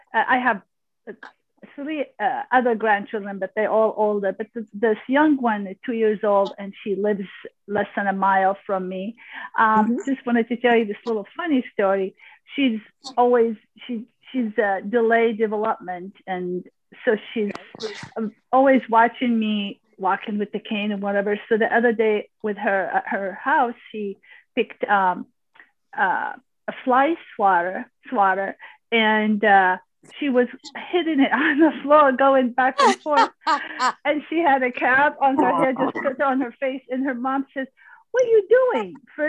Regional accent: Iowa, United States

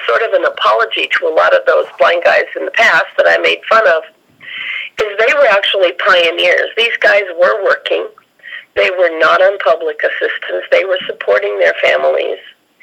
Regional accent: Fargo, North Dakota, United States; I grew up in Fargo, North Dakota, where I knew the blind rug weavers, the blind door-to-door salesmen, the blind janitors, and so on.

